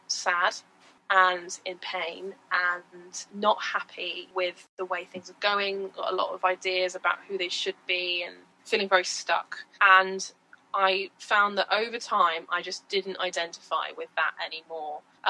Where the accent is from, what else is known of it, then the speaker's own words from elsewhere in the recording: Wales, United Kingdom; But I am from Wales